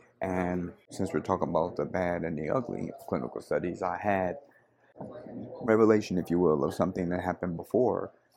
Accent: Las Vegas, Nevada, United States; It was Texas because I'm from Las Vegas, Nevada.

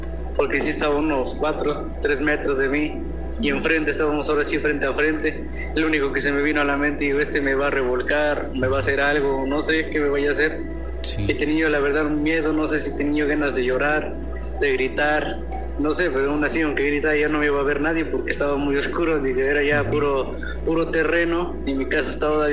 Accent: Tlaxcala, Mexico; Yo soy de aquí, de Tlaxcala.

